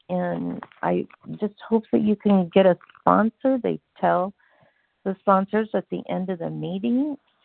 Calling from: Washington, United States; Yes, I am from Washington State.

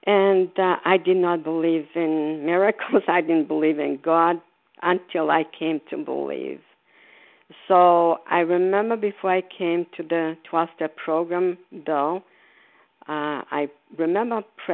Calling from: Florida, United States; I'm calling from Florida.

